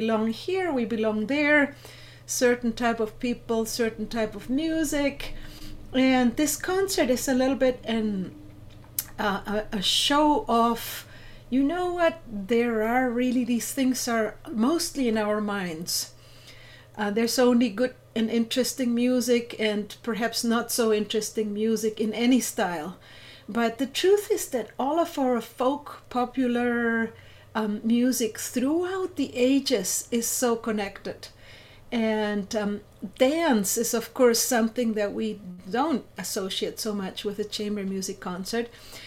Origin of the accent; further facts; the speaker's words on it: Chile; I myself as well, growing up in Chile, I was part of a guitar band, a folklore band